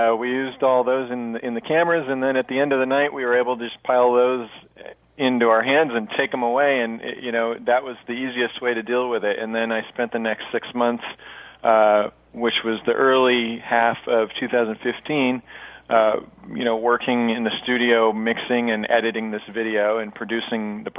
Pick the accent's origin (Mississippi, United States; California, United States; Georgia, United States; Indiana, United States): California, United States; San Luis Obispo; Home is Central Coast of California, San Luis Obispo, to be precise, or San Luis Obispo County.